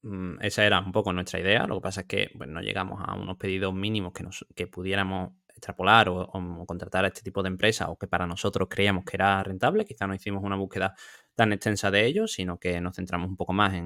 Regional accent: Seville, Andalusia, Spain; Si quieres irte a casa, bueno, sabéis que yo soy de Sevilla, pues si quieres irte a casa sabes que esa semana no vas a vender

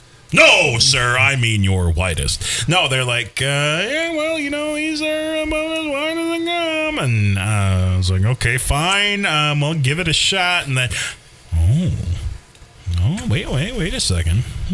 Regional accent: Minneapolis, Minnesota, United States; Sorry. I grew up in Minneapolis.

